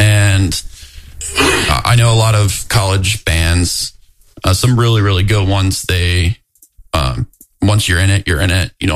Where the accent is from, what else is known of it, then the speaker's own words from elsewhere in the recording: Cincinnati, Ohio, United States; I grew up in Cincinnati, Steel